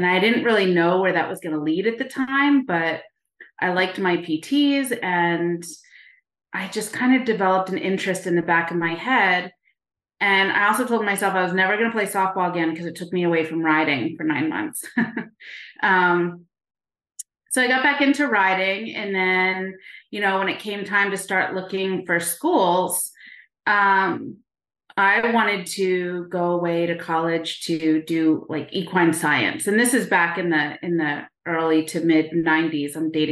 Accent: Nazareth, Pennsylvania, United States; So I'm from Nazareth, Pennsylvania, born and raised, went away to college, came back, been here ever since.

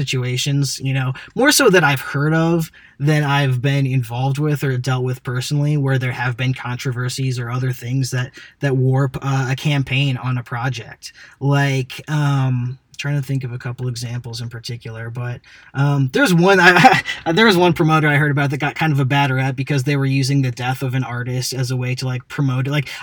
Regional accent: Cedar Rapids, Iowa, United States; Cedar Rapids. Yeah. Shout out to Cedar Rapids, Iowa.

